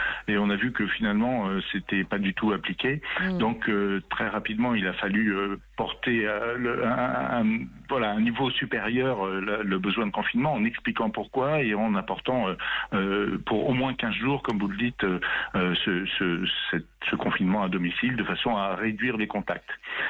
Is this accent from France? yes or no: yes; France; nous sommes pas des Taïwanais, nous sommes des Français.